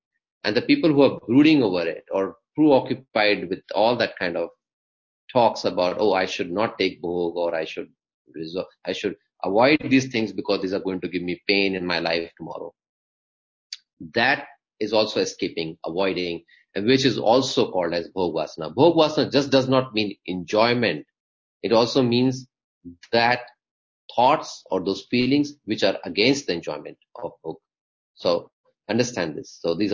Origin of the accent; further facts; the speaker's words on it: India; I'm from India.